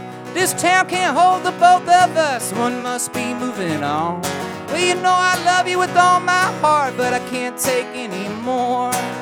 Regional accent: Delvin, Illinois, United States; And now in my hometown of Delvin, Illinois, we have a legit medicinal marijuana pot farm in my hometown.

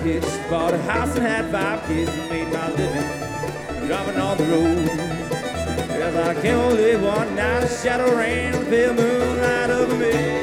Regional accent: Milwaukee, Wisconsin, United States; We're from Milwaukee, Wisconsin.

